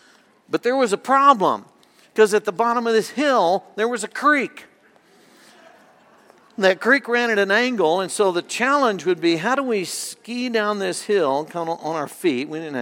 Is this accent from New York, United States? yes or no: no; Texas, United States; I grew up in North Texas, and even though it wasn't super cold there, we did get some cold weather during the winters.